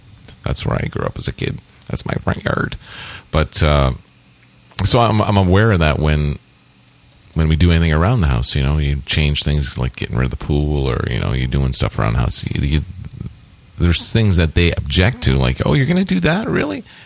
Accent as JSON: {"language": "English", "town": "Belle River", "region": "Ontario", "country": "Canada", "tie": "born or raised there", "lives_now": "Woodslee, Canada", "said": "And I grew up in Bell River, but now I live in Woodsley. But I still have an affection for Bell River."}